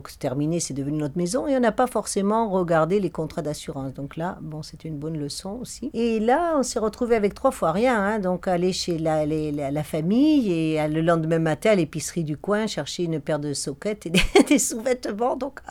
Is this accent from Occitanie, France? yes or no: yes; Occitanie, France; now in Sandrieux, France; Je viens du Lot, je suis une lotoise